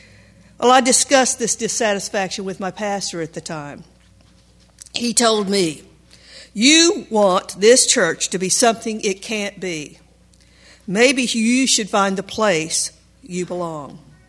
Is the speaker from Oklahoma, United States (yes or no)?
yes; Oklahoma, United States; about God was in the middle of the 20th century in southeastern Oklahoma in a Southern Baptist church. I grew up memorizing scripture in the King James Version.